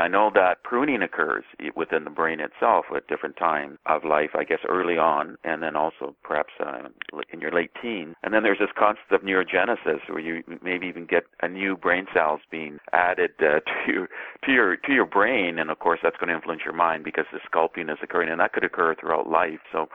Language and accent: English; Canada; I'm a Canadian, but I sometimes see that in the political system in Canada